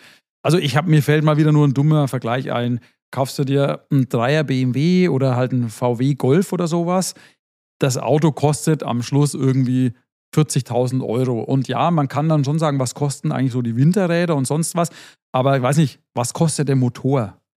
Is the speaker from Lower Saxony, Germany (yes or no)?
no; Bavaria, Germany; umso sympathischer finde ich es als Bayer.